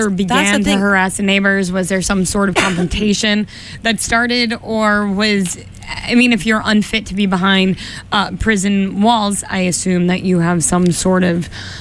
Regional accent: Massachusetts, United States; It's like everybody on the east side of Massachusetts, we're like, oh, out there.

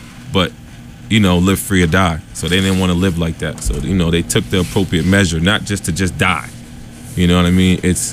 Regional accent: United States; I'm Haitian. And I grew up in America. So my family being Haitian, I always learned about the lineage.

